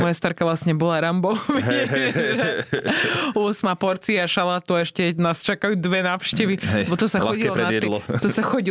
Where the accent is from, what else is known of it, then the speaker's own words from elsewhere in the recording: north, Slovakia; now in California, United States; Ja som zo severu, takže tam bolo aj trošku zimšie